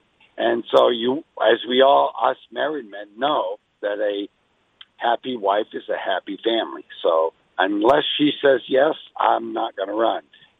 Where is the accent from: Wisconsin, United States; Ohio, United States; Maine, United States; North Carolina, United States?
Maine, United States; I'm in Maine, by the way. I'm in my hometown right now.